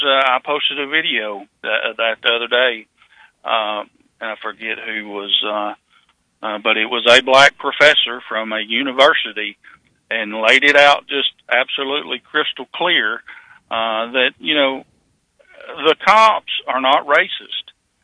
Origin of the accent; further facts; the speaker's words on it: the South, United States; Well, you know, I grew up in the South, in my little hometown. I didn't see a black person until I got to high school.